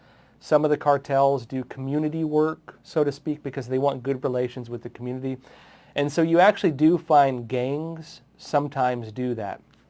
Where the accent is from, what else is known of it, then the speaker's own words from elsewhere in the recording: San Diego, California, United States; You know, I'm from San Diego originally.